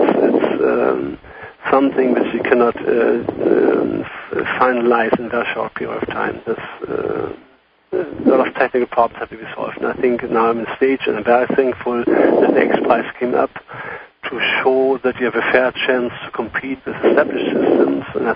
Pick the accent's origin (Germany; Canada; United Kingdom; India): Germany; English is a second language; moved away as an adult; now in United States; I'm from Germany.